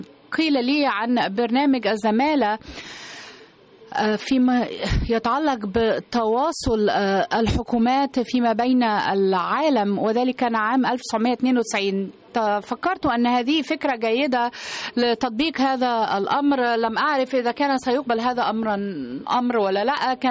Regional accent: Egypt; فقلت أن أعود بذلك إلى بلدي مصر

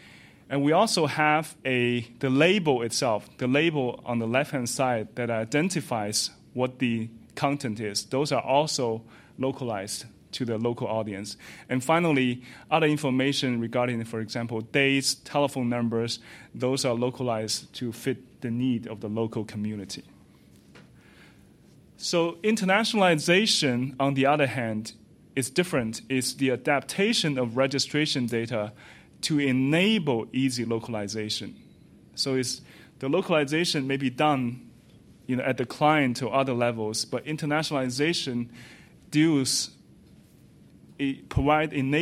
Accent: China; first language Chinese; English is a second language; I'm my native language is in Chinese, so I use a Chinese example.

